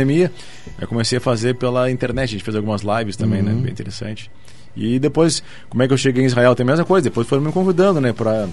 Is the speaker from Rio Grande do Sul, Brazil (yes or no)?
yes; Porto Alegre, Rio Grande do Sul, Brazil; moved away as an adult; now in Curitiba, Brazil; eu nasci em Porto Alegre. Uhum. E me mudei, morei até lá. Morei lá até 2012 e eu passei num concurso aqui em Curitiba, por isso que eu me mudei para a capital paranaense.